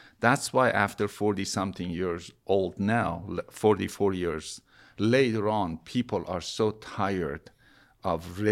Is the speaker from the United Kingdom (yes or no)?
no; Iran; you know, growing up in Iran. When I was about 12, 13 years old, revolution happened in Iran.